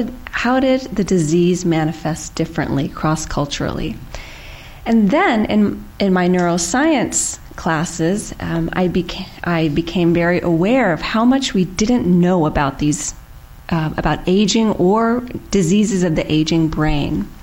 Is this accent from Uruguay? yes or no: no; the South, United States; accent: Southern; I'm of Indian origin, born and raised in the U.S., but actually raised in the South, so I used to have a Southern accent.